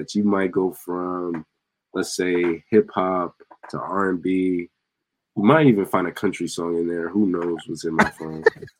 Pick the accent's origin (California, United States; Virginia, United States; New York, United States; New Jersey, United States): New Jersey, United States; Some of my boys on my team try to get on me because I'm from Jersey, and sometimes we like to dance